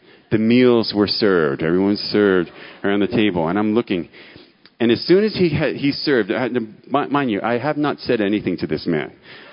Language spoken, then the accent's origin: English; New Jersey, United States; from New Jersey.